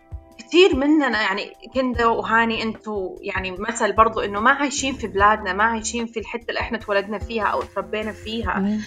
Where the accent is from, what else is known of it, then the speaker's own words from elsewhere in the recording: New Zealand; also born or lived in Khartoum, Sudan; now in Dubai, United Arab Emirates; أنا تولدت في الخرطوم بس تربيت في نيوزيلندا وهسا عايشة في دبي.